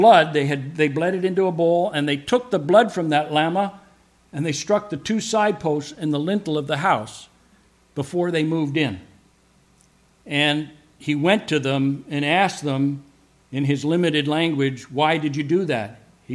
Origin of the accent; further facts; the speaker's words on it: Montreal, Quebec, Canada; where I grew up in Montreal